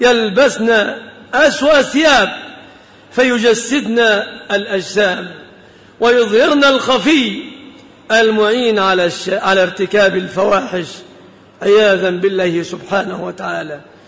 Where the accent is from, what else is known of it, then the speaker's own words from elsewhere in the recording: Egypt; وخاصة نحن كمصريين